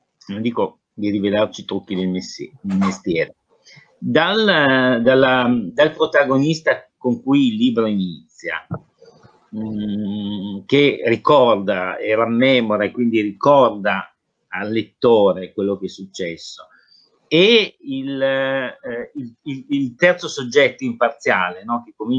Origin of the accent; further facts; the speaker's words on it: Tuscany, Italy; now in Turin, Italy; Io sono toscano di origine, insomma dei posti sarzanesi, lunigianesi e spezzini